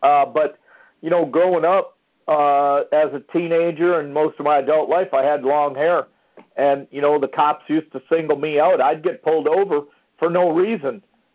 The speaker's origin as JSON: {"language": "English", "town": "Detroit", "region": "Michigan", "country": "United States", "tie": "born or raised there", "said": "Lewis, I'm a little bit older than you. I was born in 1959 in Detroit. Livernois and Finkel."}